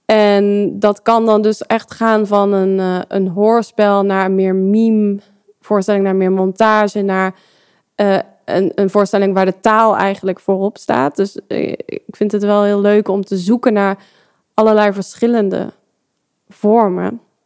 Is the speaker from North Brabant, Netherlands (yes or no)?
yes; Eindhoven, North Brabant, Netherlands; born there; Ik ben 30 jaar en ik ben geboren in Eindhoven.